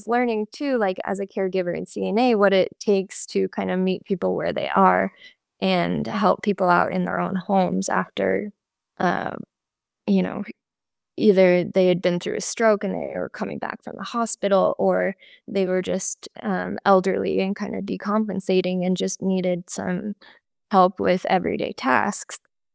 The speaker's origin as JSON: {"language": "English", "region": "Colorado", "country": "United States", "said": "I'm just from Colorado and it was not my cup of tea."}